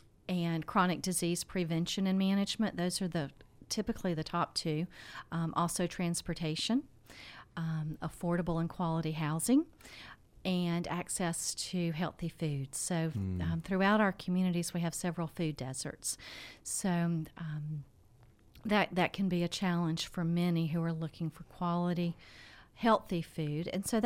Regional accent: Elberton, Georgia, United States; I'm originally from Elberton, Georgia. Have lived all my life in Georgia.

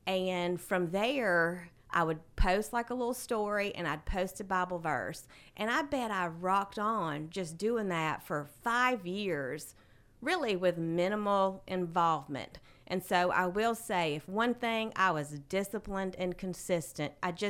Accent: Carrollton, Georgia, United States; Okay, well … I was born and raised in Carrollton, Georgia. And for those who want more specifics, I was born at Tanner Medical Center. I graduated from Carrollton High School.

